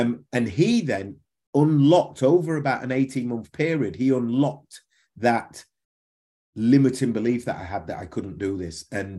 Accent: Leeds, Yorkshire and the Humber, United Kingdom; from Bramley and Leeds. That was the area I lived in.

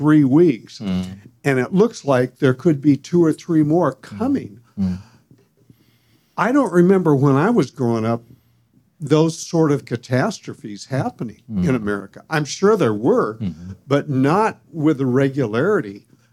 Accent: California, United States; I'm from California, so I know earthquakes

